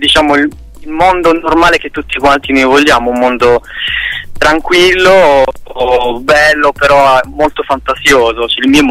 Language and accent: Italian; Taranto, Apulia, Italy; in Puglia eravamo abbastanza conosciuti, io sono di Taranto, sono pugliese.